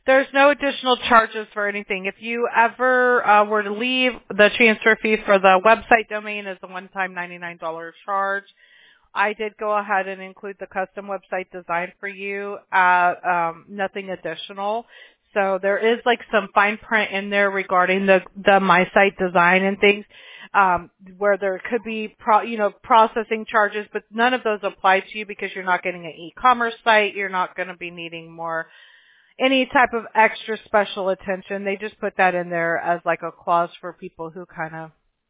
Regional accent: Mobile, Alabama, United States; now in Huntington Beach, United States; I'm not. I'm from Mobile, Alabama.

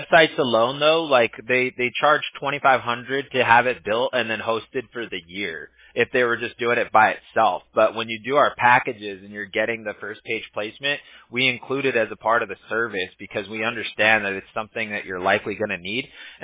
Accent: Huntington Beach, California, United States; Oh yeah. That's my hometown.

